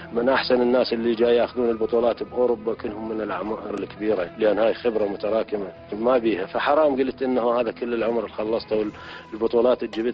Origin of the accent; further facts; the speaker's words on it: Baghdad, Baghdad Governorate, Iraq; now in Amman, Jordan; يعني جيت من بغداد بالأيام اللي هي انتهت بها الفروسية والرياضة كملت بعمان